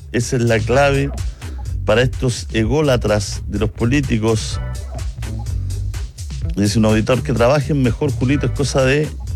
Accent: Chile; los únicos que perdemos siempre somos los chilenos.

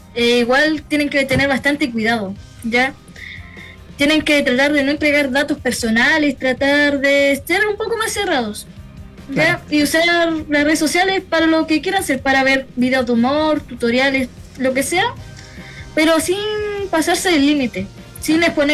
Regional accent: Concepción, Biobío, Chile; como no solo somos penquistas

